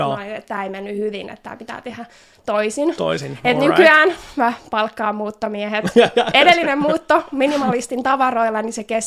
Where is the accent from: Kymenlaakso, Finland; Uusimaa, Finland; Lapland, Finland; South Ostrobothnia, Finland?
Uusimaa, Finland; Vantaa; now in Helsinki, Finland; mä heräsin tuolta Kruununhaasta, mutta mä oon kotoisin Vantaalta alun perin